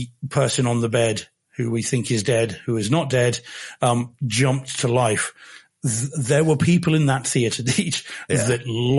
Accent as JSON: {"language": "English", "country": "New Zealand", "said": "Yeah, as a Kiwi, always."}